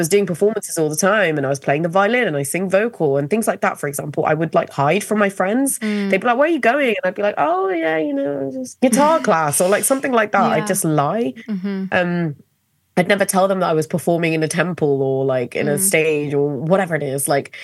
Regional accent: South India, India; I'm way more comfortable just saying I'm Tamil or that I'm South Indian.

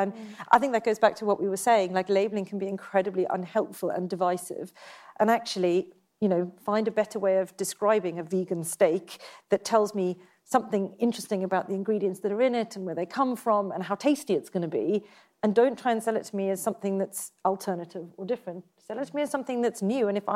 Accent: South Africa; I grew up in South Africa and I've done a lot of work across Africa

